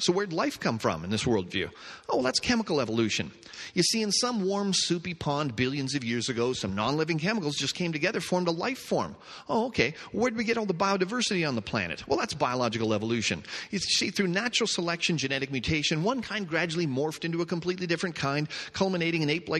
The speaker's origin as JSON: {"language": "English", "country": "Canada", "said": "You know, I'm Canadian. He's British."}